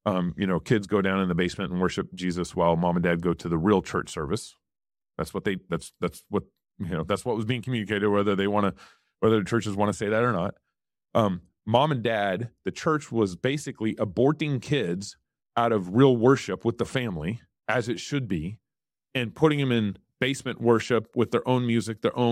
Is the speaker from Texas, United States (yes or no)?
yes; Texas, United States; now in Idaho, United States; I was born and raised in Texas. I live in Idaho now.